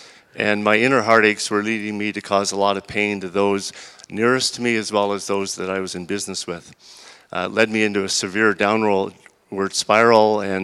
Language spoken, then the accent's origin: English; Ottawa, Ontario, Canada; I'm from Ottawa, Ontario. I'm the oldest of four French-Canadian Irish Catholic boys.